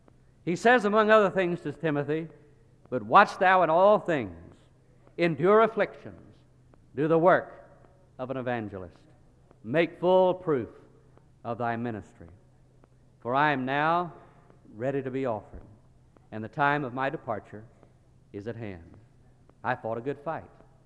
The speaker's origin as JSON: {"language": "English", "town": "Kosciusko", "region": "Mississippi", "country": "United States", "tie": "born or raised there", "said": "I'm from Kosciuszko, Mississippi. I remind you that he started this, I did not. It is true that I hardly made it out of the county while I was growing up."}